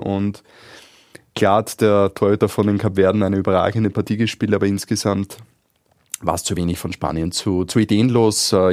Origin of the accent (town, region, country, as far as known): Austria